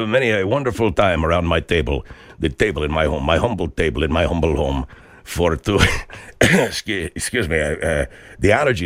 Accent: Argentina; I come from Argentina, and it's kind of a stereotype, you know?

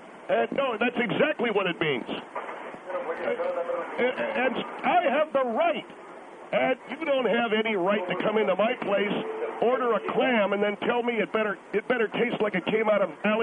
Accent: East Coast, United States; And, I like clams, and I've had them all my life. I come from the East Coast

